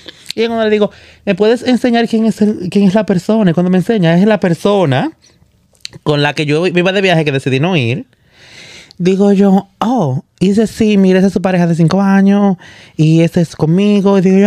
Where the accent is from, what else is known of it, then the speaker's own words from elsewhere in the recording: Dominican Republic; no le gusta que hablemos como lo que somos dominicanos